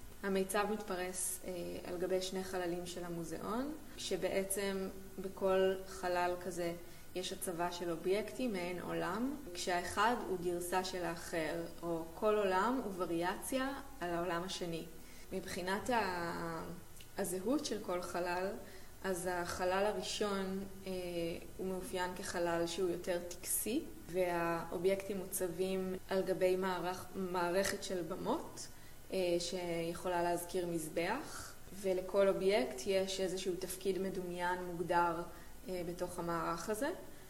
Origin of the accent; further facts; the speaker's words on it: Jerusalem, Jerusalem District, Israel; born there; אני ילידת 1984 מירושלים.